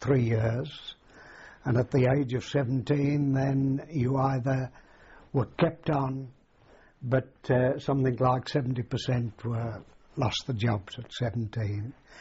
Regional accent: Birmingham, West Midlands, United Kingdom; Yes, I was one of a big family. I was one of 10. And I went to various schools in Birmingham until the age of 14, which was the leaving age at the time.

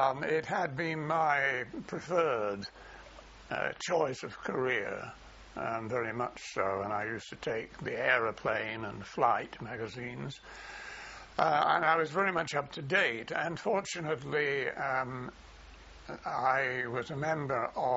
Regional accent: Newchurch, North West England, United Kingdom; born there; I was born in Newchurch in Rossendale, which is in Lancashire, on the 4th of February 1920.

